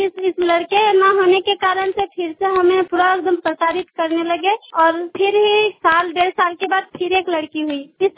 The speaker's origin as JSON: {"language": "Hindi", "town": "Dumka", "region": "Jharkhand", "country": "India", "said": "और मैं दुमका बजरंग नगर की रहने वाली हूँ।"}